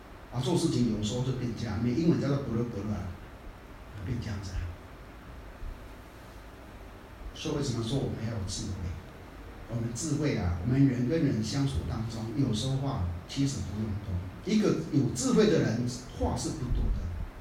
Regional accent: Taiwan; 这是我们台湾人讲啊。

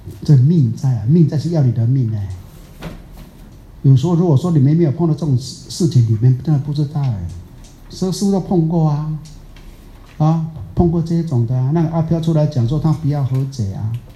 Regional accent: Taiwan; 啊，我们台湾人讲的 啊，有时候爱到入骨

